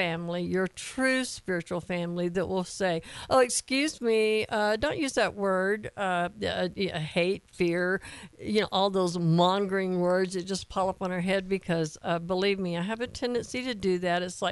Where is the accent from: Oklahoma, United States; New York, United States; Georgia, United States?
Georgia, United States; Atlanta; I'm from Atlanta. You can't tell me.